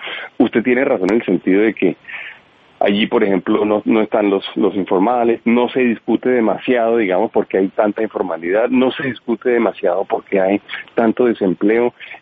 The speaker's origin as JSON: {"language": "Spanish", "country": "Colombia", "said": "lo que tenemos es un mercado laboral que no nos permite, como colombianos, como país, como economía, generar suficientes empleos"}